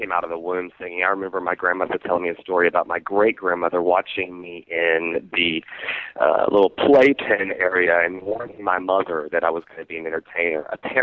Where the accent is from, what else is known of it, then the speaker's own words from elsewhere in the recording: Oliver Springs, Tennessee, United States; born there; Well, you might be one of the few people who actually know where Oliver Springs is.